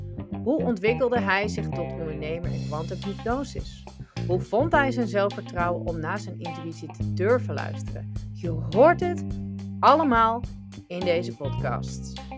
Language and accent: Dutch; Netherlands; now in Belgium; Ik kom natuurlijk uit Nederland, maar ik woon nu in België.